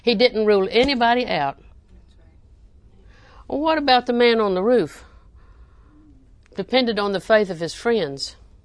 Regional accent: the South, United States; I'm deep south. I was raised and born in Polk County.

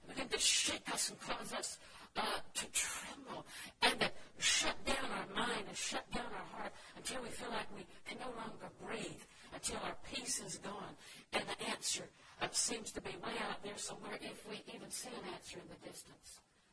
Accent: the South, United States; I was raised in the South, and that didn't sound like anything we'd ever do.

